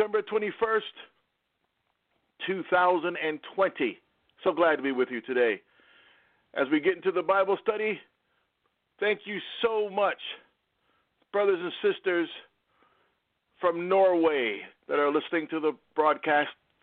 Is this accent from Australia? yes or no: yes; Australia; I'm from Australia.